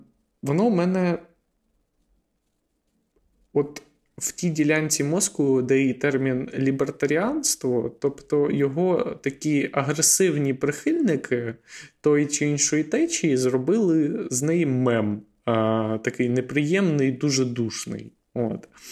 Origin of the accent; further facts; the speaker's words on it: Kamianets-Podilskyi, Khmelnytskyi Oblast, Ukraine; мій рідний Кам'янець-Подільський тут відмітився доволі ефективно.